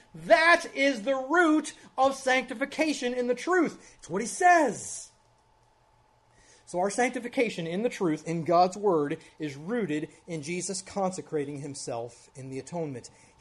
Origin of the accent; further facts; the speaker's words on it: Ohio, United States; also born or lived in Kentucky; I grew up around the Amish in Ohio and Kentucky.